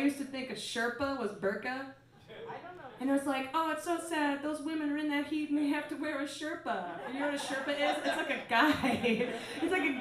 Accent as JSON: {"language": "English", "country": "United States", "said": "I'm such an American. I should just wear a big red, white, and blue flag jacket."}